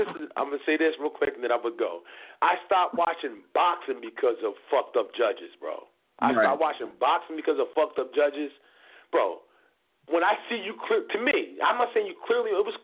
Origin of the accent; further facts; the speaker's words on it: New Jersey, United States; Jersey. South Jersey, that is. Not North Jersey, not New York. I'm right by Philly right now.